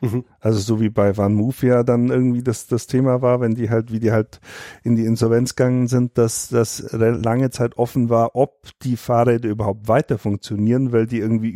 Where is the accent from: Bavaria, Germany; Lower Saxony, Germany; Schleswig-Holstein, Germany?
Bavaria, Germany; Kruzell; also born or lived in Kempten; Also wir haben ja als Kind in Kruzell gewohnt und in Kempten haben meine Eltern gearbeitet.